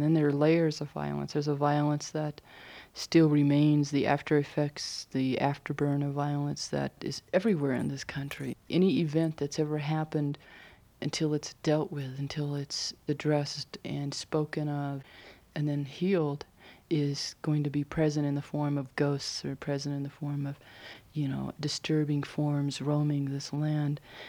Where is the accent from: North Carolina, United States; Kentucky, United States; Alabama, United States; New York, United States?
Alabama, United States; because we're from Alabama